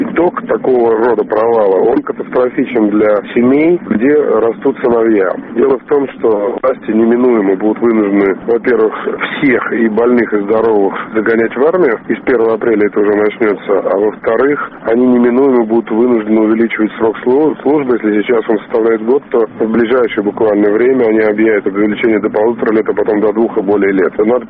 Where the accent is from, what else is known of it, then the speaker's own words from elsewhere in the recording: Sochi, Krasnodar Krai, Russia; В моем родном городе Сочи выборы вроде завтра должны состояться